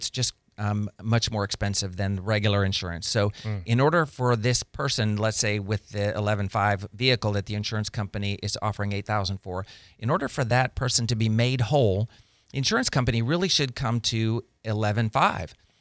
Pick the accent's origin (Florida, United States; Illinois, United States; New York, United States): Florida, United States; Pensacola; We grew up here in Pensacola. We all have family here in Pensacola. Our kids went to school here and played sports.